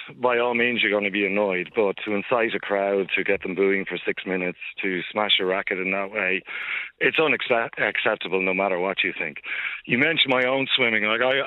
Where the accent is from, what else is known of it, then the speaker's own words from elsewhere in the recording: Galway, Connacht, Ireland; born there; My mother was from Galway and I was born in Galway